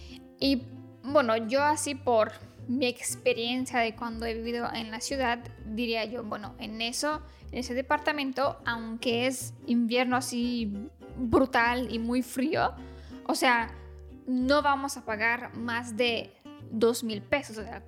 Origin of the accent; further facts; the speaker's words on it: Romania; Spanish is a second language; now in Mexico; Y aunque soy rumana, como que no entiendo muy bien por qué lo hacen.